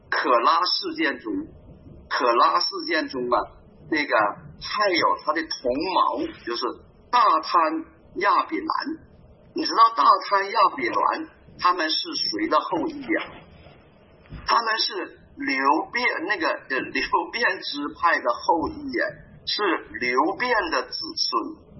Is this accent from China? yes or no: yes; Northeast China, China; 我们东北人叫服